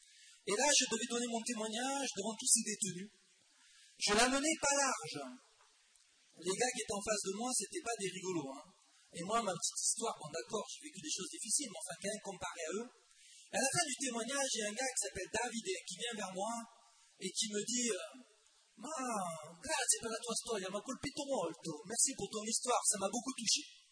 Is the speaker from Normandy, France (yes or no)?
no; Nîmes, Occitanie, France; born there; j'ai 47 ans, donc je suis né à Nîmes, dans le sud de la France, dans une famille de 5 enfants